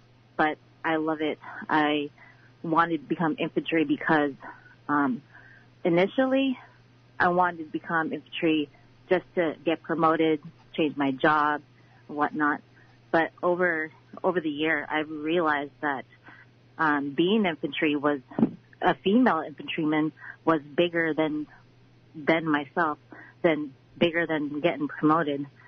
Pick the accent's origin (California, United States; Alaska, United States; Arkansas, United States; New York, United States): Alaska, United States; Bethel; now in Anchorage, United States; I used to live in Bethel since 2006 is when I went out of Bethel and went to Anchorage. So Bethel is my hometown.